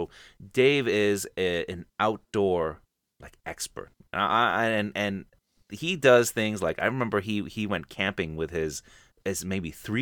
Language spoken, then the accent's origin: English; Canada; and I'm from Canada, which is we are hitting the winter season.